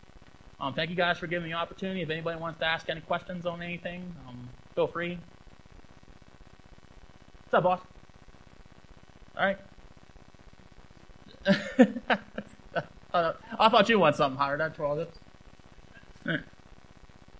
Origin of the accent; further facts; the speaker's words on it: Pennsylvania, United States; I'm from Belvern, Pennsylvania.